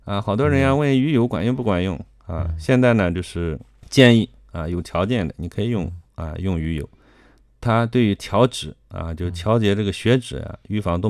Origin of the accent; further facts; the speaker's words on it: Shandong, China; 尤其山东，我老家山东啊，山东那边高发